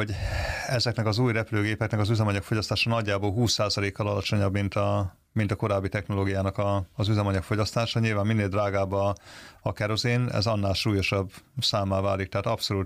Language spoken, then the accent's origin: Hungarian; Debrecen, Hajdú-Bihar, Hungary; born there; Debrecen kedves nekem, mert én ebben a városban születtem.